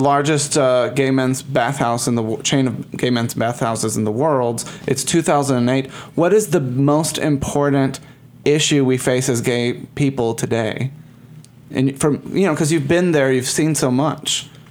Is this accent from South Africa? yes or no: no; Puerto Rico; growing up in Puerto Rico